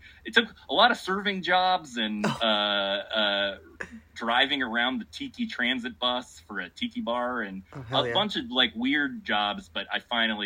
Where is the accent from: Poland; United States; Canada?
United States; Minnesota; also born or lived in Ohio / Chicago; now in Portland, United States; I grew up in the Midwest, like any modern Portlander, and I grew up in Minnesota, spent most of my, like, 20s in, I went to school in Ohio, and then lived in Chicago for most of my 20s